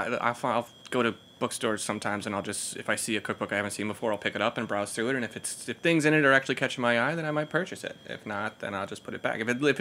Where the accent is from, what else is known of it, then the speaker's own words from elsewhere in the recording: Florida, United States; Yeah. I mean, I'm from Florida.